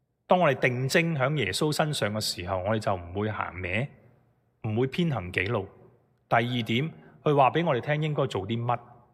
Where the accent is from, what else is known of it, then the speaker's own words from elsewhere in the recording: China; 我们很多时候说，我们中国人有句说话，我们忙忙碌碌是为什么？